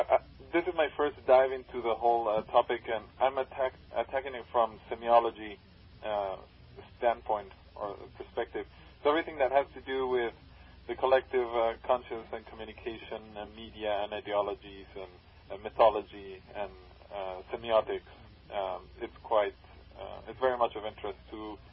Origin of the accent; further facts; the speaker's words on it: Mexico City, Mexico; I am from Mexico City. I've been studying and traveling in different parts of the world.